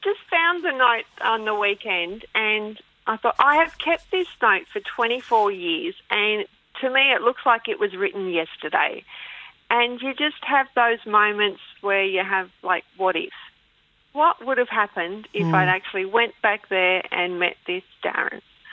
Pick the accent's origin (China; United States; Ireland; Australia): Australia; Warrnambool, Victoria; also born or lived in Gold Coast / Wagga Wagga / Darwin; I've moved all around Australia. I'm from Warrnambool, which is in Victoria at the end of the Great Ocean Road.